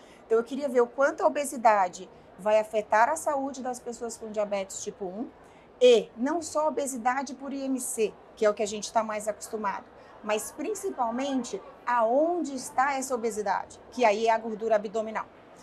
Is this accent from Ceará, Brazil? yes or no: yes; Ceará, Brazil; moved away; also born or lived in São Paulo; Eu sou brasileiríssima. Nascida e crescida no Ceará, e daí que eu mudei para São Paulo e fui para lá do outro lado depois do mundo.